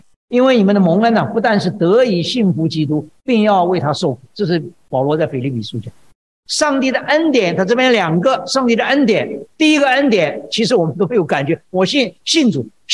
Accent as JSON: {"language": "Chinese", "country": "Taiwan", "said": "我从台湾来的就晓得，我们在因为我住在左营，我们那个地方就海军的基地在附近"}